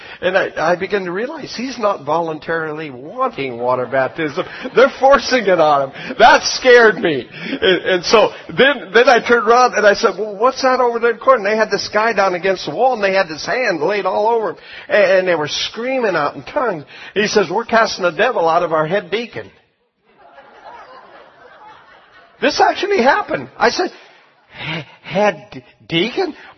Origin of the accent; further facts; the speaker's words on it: Washington, United States; So, where are you guys from? We're from Washington State. Oh, you travel that far? I meant Washington State, not D.C.